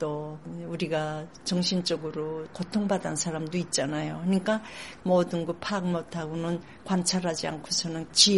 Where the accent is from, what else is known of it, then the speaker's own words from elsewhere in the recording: North Korea; now in South Korea; 나는 같은 탈북자로서